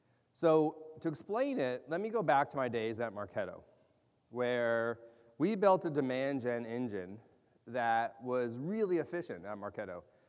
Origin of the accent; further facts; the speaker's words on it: Asmara, Eritrea; born there; Asmara, the city I was born, split off during the Civil War after I was born.